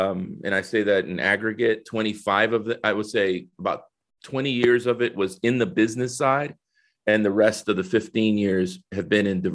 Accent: San Salvador, El Salvador; now in United States; I think, originally I'm from San Salvador, El Salvador, right? Came in 1969 to New Orleans.

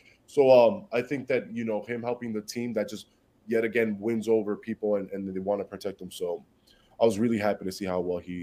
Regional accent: New Jersey, United States; now in Miami, United States; I'm from Jersey. I live in the city. I live in Miami.

